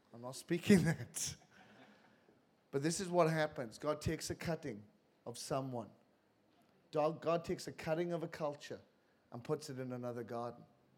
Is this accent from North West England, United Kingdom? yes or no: no; Wales, United Kingdom; accent: Welsh; You know I'm from Wales because of how I sound.